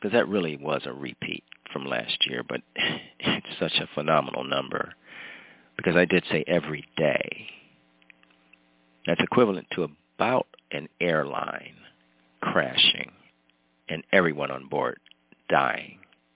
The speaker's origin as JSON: {"language": "English", "town": "Cleveland", "region": "Ohio", "country": "United States", "tie": "born or raised there", "said": "You know, he's from Cleveland, my hometown."}